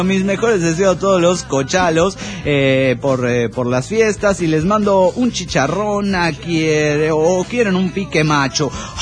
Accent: Guadalajara, Jalisco, Mexico; de Guadalajara, Jalisco, México.

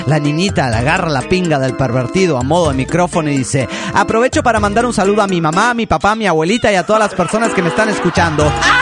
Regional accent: Mexico; Hola, ¿qué tal? … de México.

